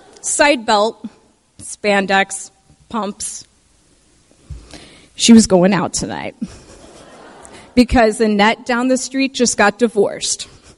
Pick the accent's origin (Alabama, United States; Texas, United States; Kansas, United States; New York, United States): Texas, United States; And growing up in East Texas, I did have a blonde hair moment that I don't want to revisit.